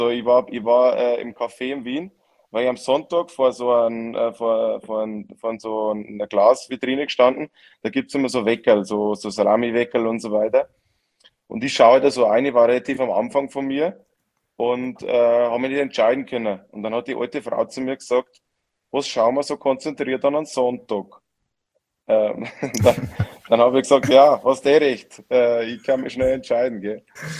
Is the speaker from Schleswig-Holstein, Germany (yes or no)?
no; Bavaria, Germany; ich bin ein Bayer, gell, mein Freund.